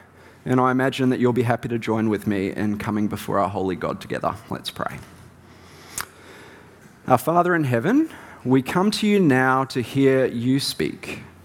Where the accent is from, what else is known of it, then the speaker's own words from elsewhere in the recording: Kyabram, Victoria, Australia; also born or lived in New Zealand; So I was born in country Victoria, a little town called Kyabram, about 6,000 people and 20,000 cows.